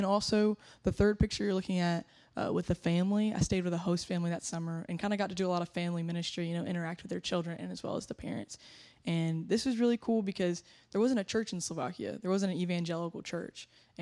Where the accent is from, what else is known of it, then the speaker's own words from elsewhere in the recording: Columbus, Georgia, United States; yeah, I'm from Columbus, Georgia. I graduated from Northside High School in 2022